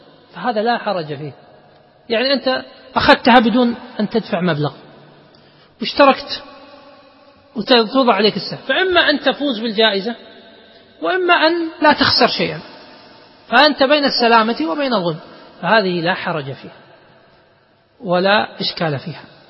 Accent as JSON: {"language": "Arabic", "country": "Kuwait"}